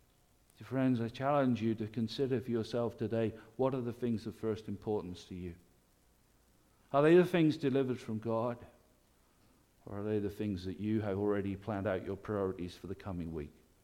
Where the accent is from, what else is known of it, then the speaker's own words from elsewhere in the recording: the north of England, United Kingdom; I'm coming from the North England